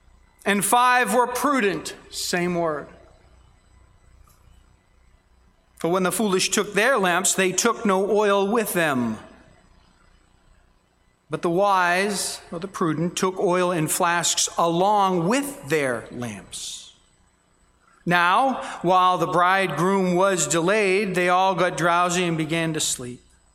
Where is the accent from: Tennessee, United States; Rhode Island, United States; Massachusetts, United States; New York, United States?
Massachusetts, United States; Boston; now I grew up in the Boston area, and I've been through Boston. I used to know the streets of Boston.